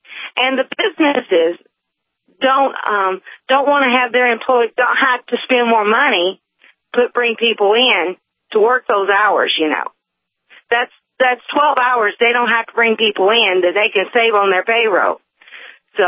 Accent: Georgia, United States; now in Dickinson, United States; I'm not from here. I'm from Georgia.

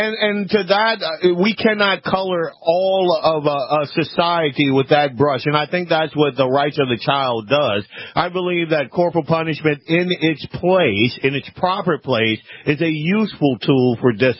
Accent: the South, United States; because I am not that old, and I was raised in the South, and I have cut my own switch many, many a time.

